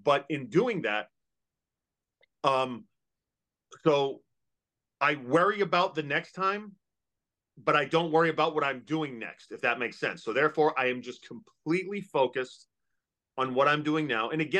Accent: Massachusetts, United States; now in Kentucky, United States; I grew up in Massachusetts. Yeah, I live in Kentucky now, but grew up there

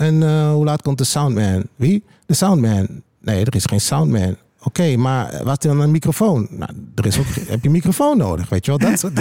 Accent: Overijssel, Netherlands; Ik kom natuurlijk uit Twente.

